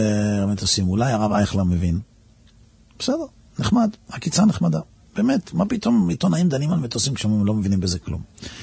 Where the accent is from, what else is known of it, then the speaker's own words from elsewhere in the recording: Netanya, Central District, Israel; אנחנו גדלנו בנתניה